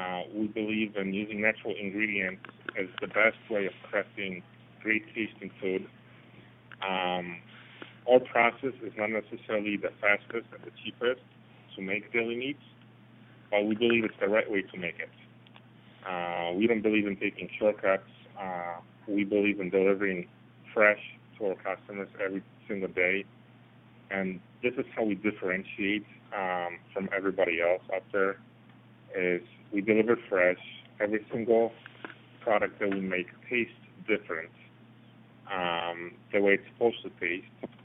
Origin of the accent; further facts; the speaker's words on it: Poland; now in United States; So both Michael and I, we grew up in Poland on a farm. Or parents were farmers, or grandparents were farmers.